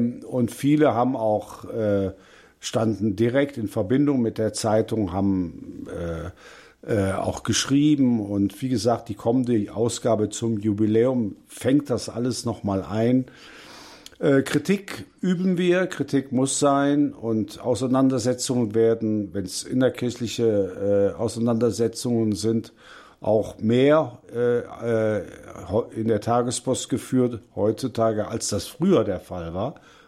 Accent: Cologne, North Rhine-Westphalia, Germany; born there; Ich bin in Köln geboren, kölsch-katholisch

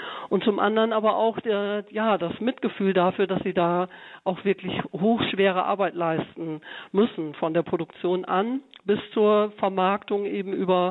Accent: North Germany, Germany; meiner Heimatregion, das ist in Norddeutschland

